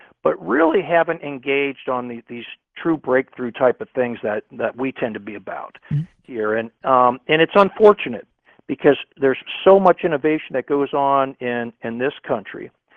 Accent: United States; Now, I am proud to say, as an American, many of the most you know, robust developments started here.

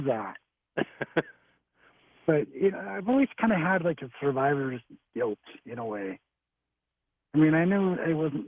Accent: Salt Lake City, Utah, United States; I grew up in Salt Lake City in the Avenue area.

